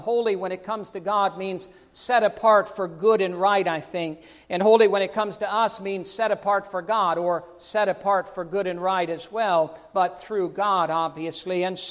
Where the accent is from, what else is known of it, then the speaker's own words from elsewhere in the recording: United States; I'm glad that I grew up in America.